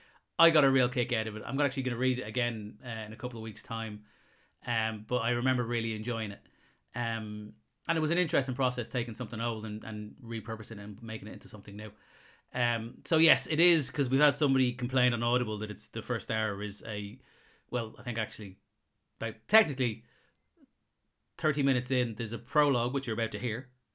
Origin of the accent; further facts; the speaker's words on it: Ireland; I'm Irish.